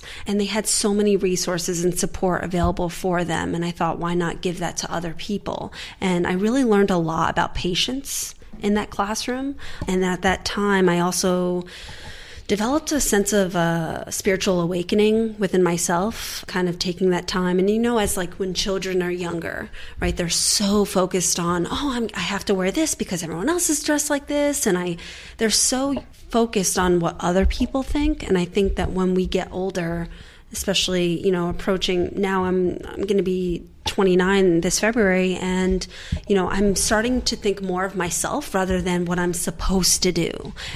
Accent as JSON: {"language": "English", "country": "United States", "tie": "born or raised there", "said": "as a little kid growing up in America, I'm first generation here"}